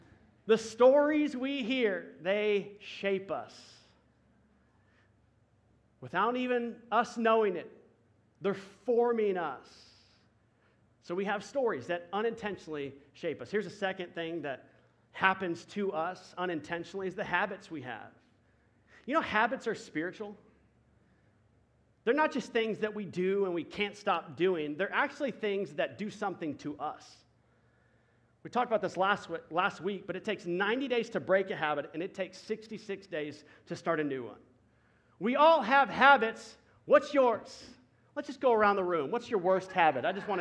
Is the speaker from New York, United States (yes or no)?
no; Dallas, Texas, United States; I was born and raised in Dallas. Should have been a Cowboys fan.